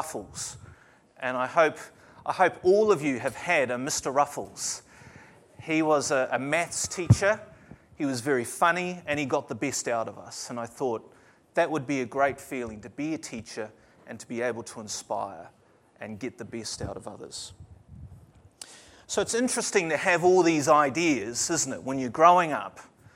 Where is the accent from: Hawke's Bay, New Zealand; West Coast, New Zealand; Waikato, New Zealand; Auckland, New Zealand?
Auckland, New Zealand; born there; I was born in New Zealand, Auckland, New Zealand.